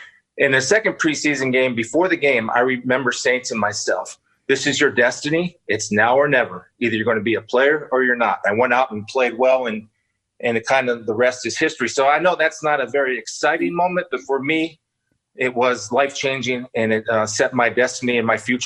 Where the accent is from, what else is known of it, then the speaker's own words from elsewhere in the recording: Canton, Ohio, United States; I'm from Canton, Massillon area.